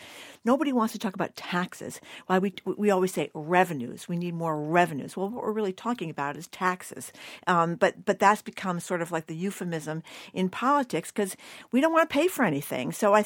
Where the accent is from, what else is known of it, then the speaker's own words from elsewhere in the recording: Fall River, Massachusetts, United States; Ken from my hometown of Fall River.